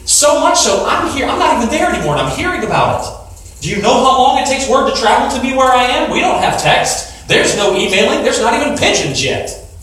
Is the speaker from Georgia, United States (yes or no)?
yes; Georgia, United States; I'm from Georgia.